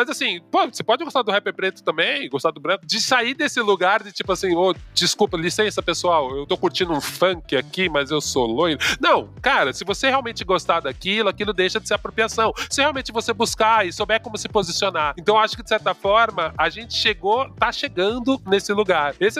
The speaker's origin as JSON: {"language": "Portuguese", "region": "São Paulo", "country": "Brazil", "said": "Eu sou muito paulistana, né?"}